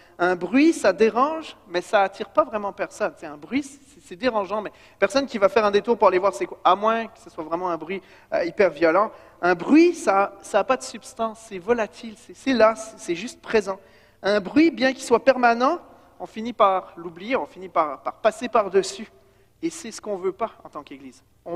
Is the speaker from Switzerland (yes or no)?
yes; Switzerland; Quand j'étais jeune, j'étais en Suisse